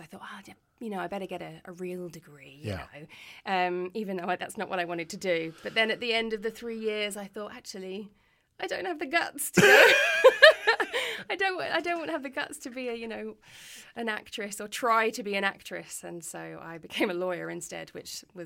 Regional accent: England, United Kingdom; Well, I'm from England. Mm-hmm. This is my real accent.

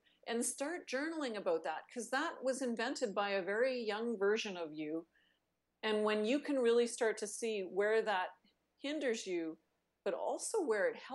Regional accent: Canada; I'm from the Canadian equivalent of the backwoods, right? Like I, you know, I'm not only Canadian, but I grew up in the north

